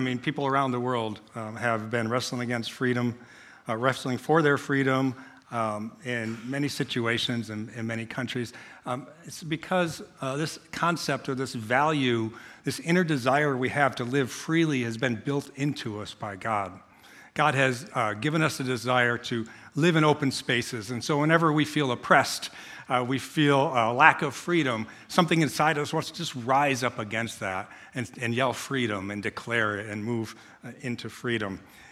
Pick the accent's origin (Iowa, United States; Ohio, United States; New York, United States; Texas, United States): New York, United States; See, I said y'all even, I'm from New York, so I said y'all